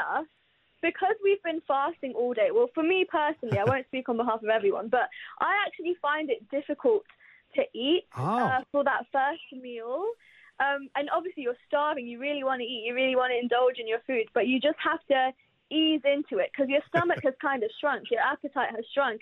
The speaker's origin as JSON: {"language": "English", "country": "Pakistan", "said": "I'm South Asian, I'm Pakistani"}